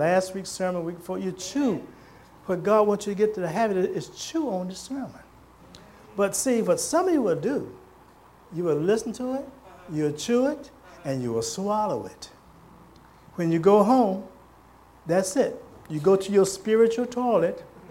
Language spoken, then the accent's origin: English; Williamsburg, Virginia, United States; when we grew up in Williamsburg, and we lived in East Williamsburg, which put me just outside the city school of James City County